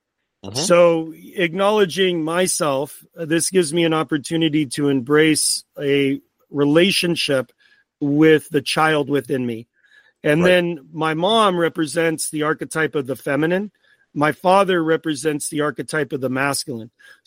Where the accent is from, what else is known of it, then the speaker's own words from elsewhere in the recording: Portland, Oregon, United States; born there; now in Phoenix, United States; I was born in Portland, Oregon, the ancestral land of the Multnomah, Clackamas, and Willamette. Although I currently reside in the ancestral land of the Akmal, Atam, the Peeposh, and the Hohokam in Phoenix, Arizona.